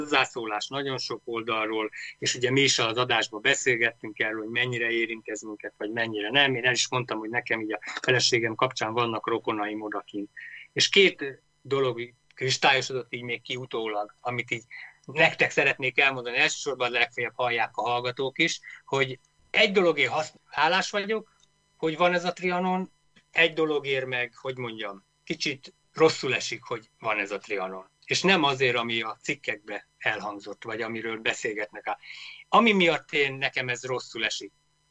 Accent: Hungary; Itthon nem tűnt ez föl nekem, hogy én magyar vagyok, mert olyan természetszerű dolog volt magyarnak lenni.

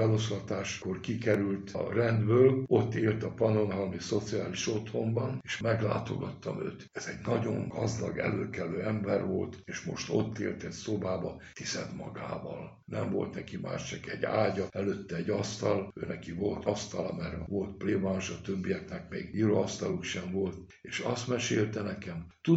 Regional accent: Budapest, Hungary; Én kőbányai gyerek vagyok.

